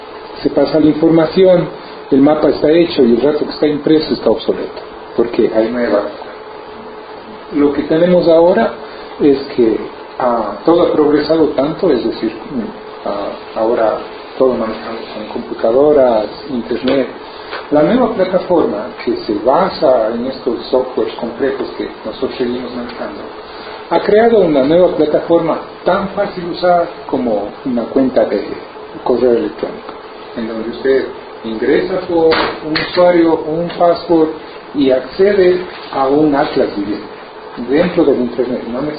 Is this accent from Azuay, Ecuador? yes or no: yes; Cuenca, Azuay, Ecuador; soy ecuatoriano de Cuenca, soy agrónomo de producción y agrónomo de producción y cartógrafo y sistema de información geográfica también. Actualmente vivo en los Estados Unidos.